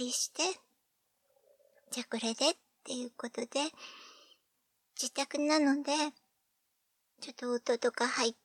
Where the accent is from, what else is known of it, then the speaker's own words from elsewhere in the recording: Kanagawa, Japan; 出身は神奈川県ですけど、ちょっと東京寄りじゃなくて、結構、緑が豊かなところなので、お年寄りも多くて